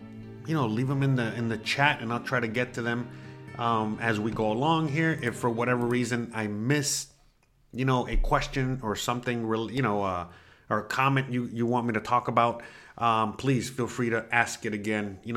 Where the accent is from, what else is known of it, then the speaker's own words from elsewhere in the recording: Miami, Florida, United States; I'm from Miami and, you know, in Miami we have police officers